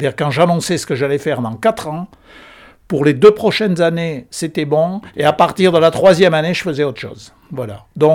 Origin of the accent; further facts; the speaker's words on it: Nouvelle-Aquitaine, France; Comme je l'ai déjà dit, je suis originaire du Lot-et-Garonne.